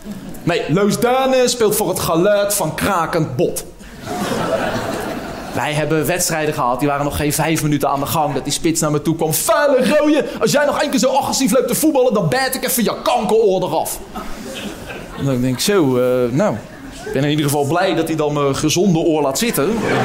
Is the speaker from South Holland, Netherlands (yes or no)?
yes; Schipluiden, South Holland, Netherlands; Ik kom oorspronkelijk uit Schipluiden, klein dorpje tussen Delft en Rotterdam en Den Haag. En 1 keer uitgeroepen tot het meest bescheiden dorp van Nederland.